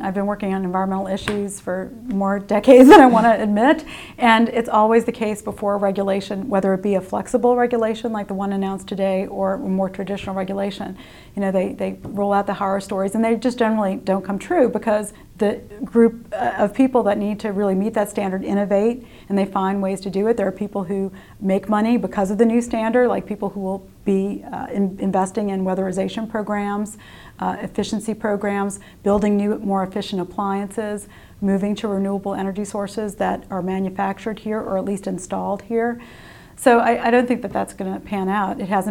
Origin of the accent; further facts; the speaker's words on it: Louisiana, United States; I'm from Louisiana, which is an energy state